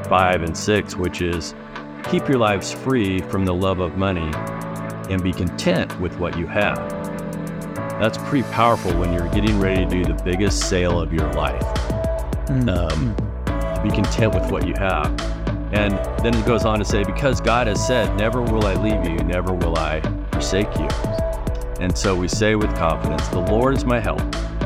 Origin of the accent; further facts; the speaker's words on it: Greeley, Colorado, United States; Linda and I grew up in Greeley, Colorado, really kind of different upbringings.